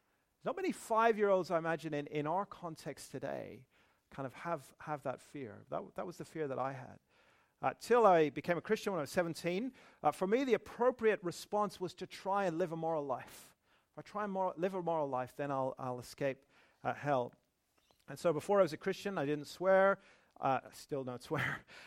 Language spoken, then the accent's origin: English; Northern Ireland, United Kingdom; I grew up in Northern Ireland, a very conservative environment at the time.